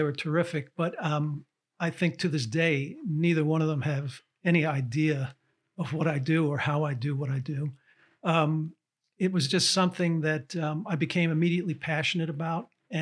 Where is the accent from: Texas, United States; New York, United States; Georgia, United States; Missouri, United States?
New York, United States; Brooklyn; I grew up in Brooklyn, New York. And for all intents and purposes, Hollywood and movie making was about as far removed from my upbringing as was humanly possible to have.